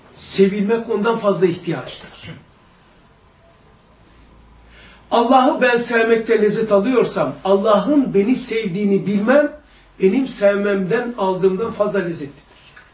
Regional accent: Black Sea Region, Turkey; Ben büyüdüğüm köyde 160 metrekare ancak tahtalı evdir. Karadeniz.

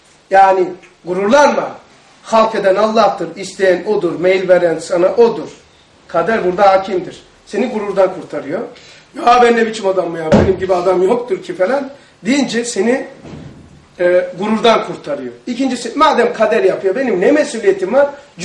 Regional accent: Black Sea Region, Turkey; ben kendi memleketimi söyleyeyim. Karadeniz'de öyleydi.

